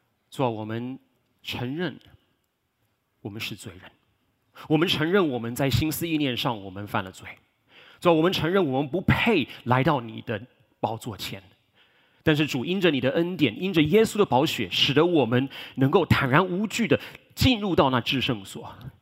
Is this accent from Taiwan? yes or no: yes; Taiwan; 当然我不是外国人，我是台湾人，这个虽然你们可能看不出来